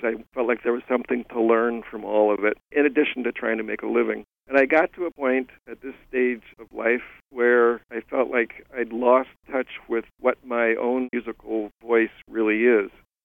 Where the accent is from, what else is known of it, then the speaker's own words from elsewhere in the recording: New Jersey, United States; He's from Cleveland. I'm from New Jersey originally. He's African American. I'm white, North American.